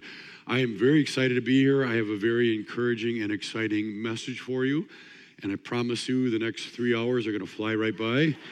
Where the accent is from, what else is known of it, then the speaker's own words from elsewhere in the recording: Wisconsin, United States; I'm traveling with my wife, Amy. She's probably out in the lobby somewhere. We're from Wisconsin.